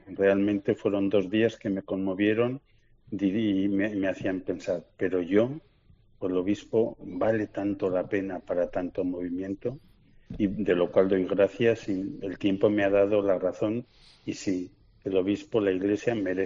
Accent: Alcorisa, Aragon, Spain; mi pueblo Alcoriza

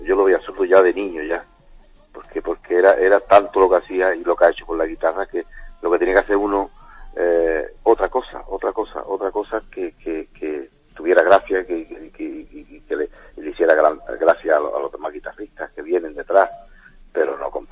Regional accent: Málaga, Andalusia, Spain; yo me crié en Málaga, en la cual yo trabajé en la Taberna Gitana cuando yo tenía 3 o 14 años

